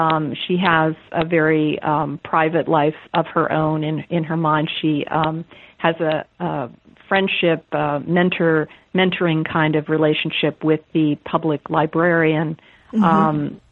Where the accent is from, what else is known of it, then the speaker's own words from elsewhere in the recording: the North, United States; I grew up in the North, and it was not a name that I was familiar with.